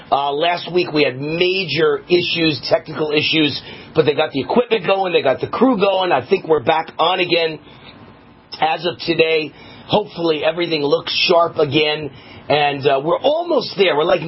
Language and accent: English; New York City, New York, United States; moved away; I was born and raised in New York. I graduated from Columbia University in New York City. My first apartment as an adult was in New York City.